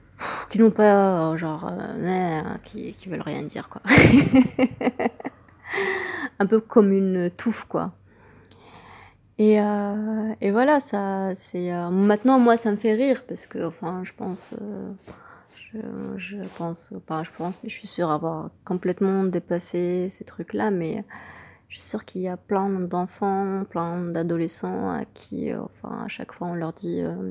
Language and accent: French; Morocco; mon expérience avec mes cheveux et comment je la vis au Maroc, en tant que Marocaine.